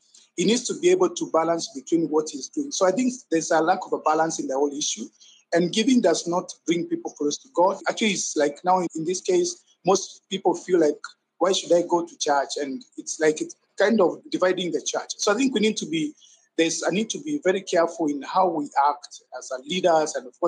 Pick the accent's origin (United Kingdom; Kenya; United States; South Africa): Kenya; of course, as much as I'm a pastor, of course, I'm a Kenyan and affected by whatever is happening around us.